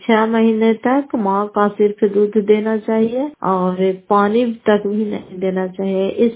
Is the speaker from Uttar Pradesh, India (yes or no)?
no; Fatehpur, Bihar, India; घर फतेहपुर, पंचायत मकरौता, जिला नालंदा और कराय पसराय प्रखंड की निवासी हूँ।